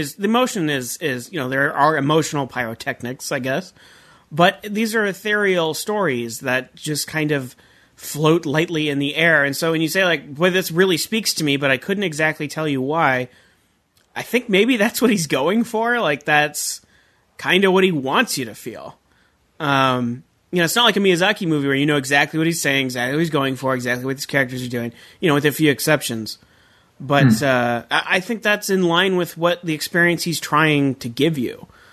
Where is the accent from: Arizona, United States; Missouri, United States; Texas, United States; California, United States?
Arizona, United States; moved away as an adult; See, I grew up in Arizona, just west of Tucson, and I lived there for 23 years.